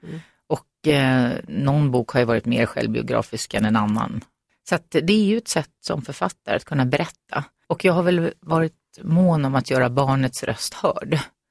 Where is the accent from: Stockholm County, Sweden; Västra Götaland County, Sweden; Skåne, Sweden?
Stockholm County, Sweden; Upplands-Bro; jag växte upp i Upplands Bro då, som var så där lite nybyggarsamhälle på 60-talet och vi bodde på en lång väg och så var det radhus på ena sidan och villa på den andra.